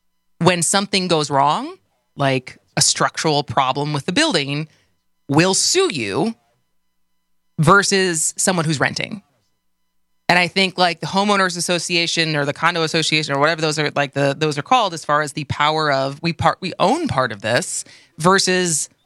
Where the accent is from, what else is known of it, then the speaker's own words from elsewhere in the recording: Madison, Wisconsin, United States; So we grew up in Nacoma, which only people who met from Madison or spent time in Madison probably know where that is.